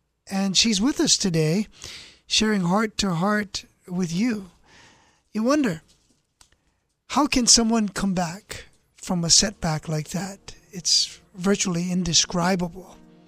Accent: Hawaii, United States; I grew up in Hawaii. So we're surrounded by water

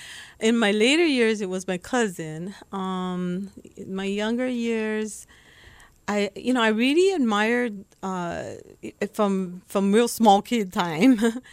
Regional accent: Aiea, Hawaii, United States; I grew up in Aiea, Halawa Heights.

